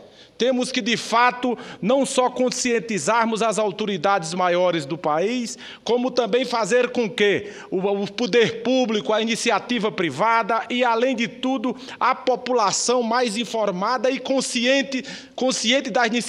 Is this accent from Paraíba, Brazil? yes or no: yes; Paraíba, Brazil; e digo até lá no meu estado, a Paraíba